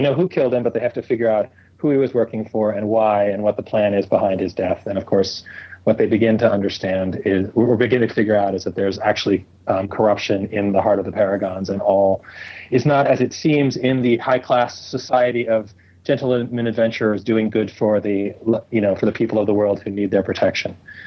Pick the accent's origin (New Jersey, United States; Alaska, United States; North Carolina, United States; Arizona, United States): New Jersey, United States; also born or lived in Manhattan, New York / Connecticut; So I was born in Manhattan, and I lived there until I was about 7 or 8. So not tremendously long, but I lived in Connecticut. Then I lived in New Jersey. Mm-hmm. Actually went to high school in Jersey